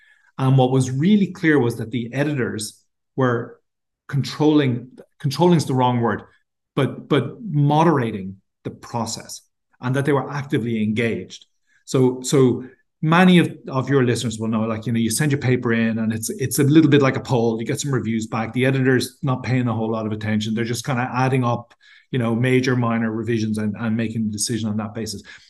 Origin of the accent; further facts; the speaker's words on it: Ireland; as an Irishman talking to an Irishman, you know, we were really joining the EU and the Maastricht Treaty and everything